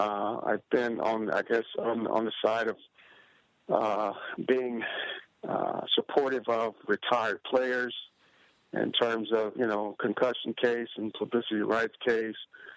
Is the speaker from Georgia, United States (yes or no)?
no; Mississippi, United States; I'm actually born and raised in Mississippi, and very fortunate to get one scholarship to Arkansas State